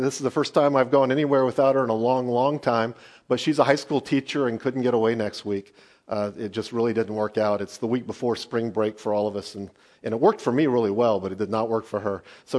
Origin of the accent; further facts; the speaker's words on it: the South, United States; now in Wisconsin, United States; I was born and raised as a Southerner and moved to Wisconsin in 1999, wondering why the Lord would send me to this faraway place.